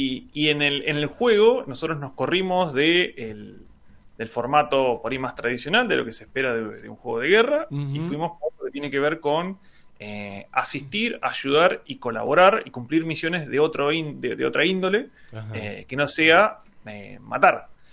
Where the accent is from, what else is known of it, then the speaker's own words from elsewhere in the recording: Chillar, Buenos Aires Province, Argentina; now in Tandil, Argentina; vine a estudiar acá al profesorado en el año 2003, así que ya tengo más tiempo acá en Tandil que en mi pueblo, pero bueno, soy de Chillar, un pueblito muy chiquito.